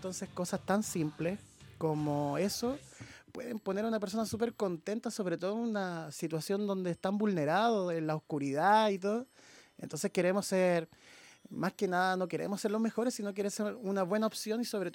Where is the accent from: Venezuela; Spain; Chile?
Chile; Santiago, Santiago Metropolitan; now in Viña del Mar, Chile; yo soy de Santiago oriundo, llevo 4 años acá